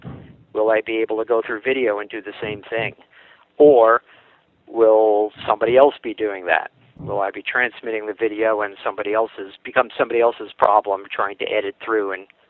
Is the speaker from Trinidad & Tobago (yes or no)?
no; Long Island, New York, United States; I'm a Long Islander. I was brought up on Long Island